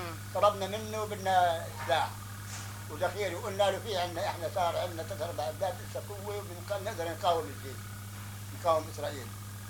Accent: Palestine; now in Lebanon; ولما طلعنا احنا من فلسطين بس احنا كانت البلاد بلادنا عنا كانت والله عامري

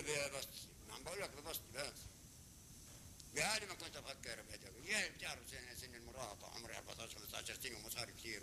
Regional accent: Haifa, Haifa District, Israel; من ما عاد نعاد عندنا بحيفا ابدا الحي تبعنا يعني

